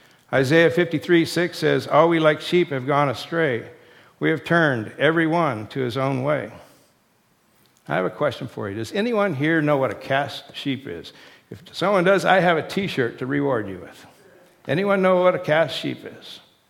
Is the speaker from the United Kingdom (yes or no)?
no; Japan; now in United States; when I was growing up in Japan as a missionary kid